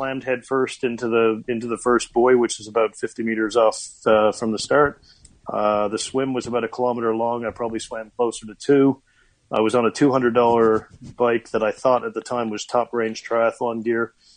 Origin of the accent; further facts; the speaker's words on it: Newfoundland and Labrador, Canada; I grew up in Newfoundland, Canada, and I've always been a very, very active little kid.